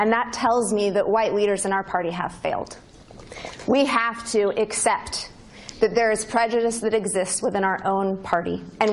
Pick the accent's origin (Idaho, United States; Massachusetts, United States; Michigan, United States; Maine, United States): Idaho, United States; and I am from Idaho. We are so white.